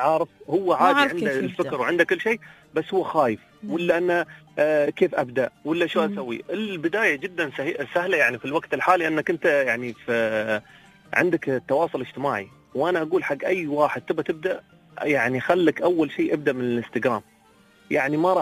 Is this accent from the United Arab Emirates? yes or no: yes; United Arab Emirates; مش موجودة عندنا في الإمارات